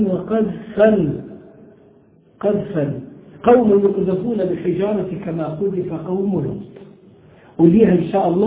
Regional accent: Egypt; سميهم بلطجية عندنا في مصر وشبيحة في الشام

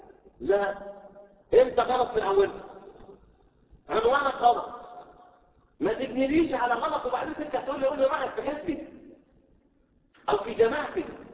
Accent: Mansoura, Dakahlia, Egypt; انا من المنصوره على فكره برضه

